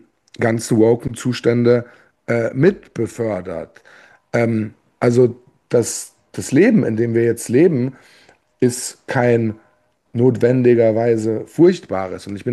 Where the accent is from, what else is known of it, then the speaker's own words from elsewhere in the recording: Ludwigshafen, Rhineland-Palatinate, Germany; die mir meine Heimat weggenommen hat und die Stadt Ludwigshafen, die ich kenne, heute nicht mehr wiederzuerkennen ist.